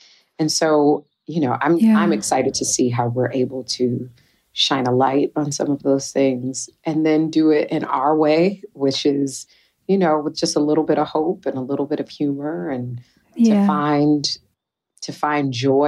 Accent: Detroit, Michigan, United States; And so for me growing up in Detroit, I just got to do so many things that, you know, my little heart desired creatively

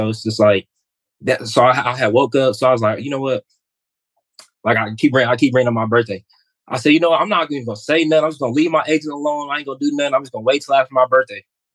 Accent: Reno, Nevada, United States; No, I'm from Reno, Nevada.

